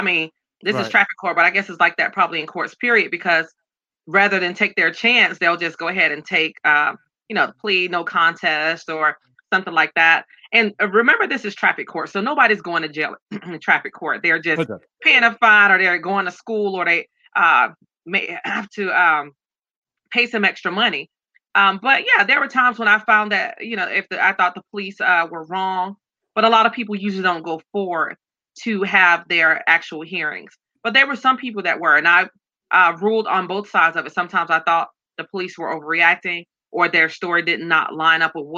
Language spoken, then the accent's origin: English; Miami, Florida, United States; Like I said, I grew up in Miami, inner city.